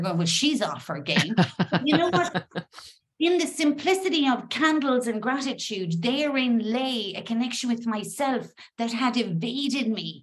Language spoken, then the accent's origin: English; Ireland; now in Spain; I'm not Spanish, even though I live here, I'm Irish.